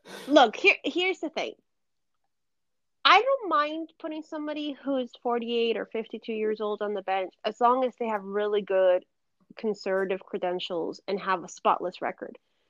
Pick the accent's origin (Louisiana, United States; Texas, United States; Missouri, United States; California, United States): California, United States; born there; now in Miami, United States; That's the culture that I grew up in. I'm born in Miami, which is basically Little Cuba. Or I should say, I live in Miami, born in California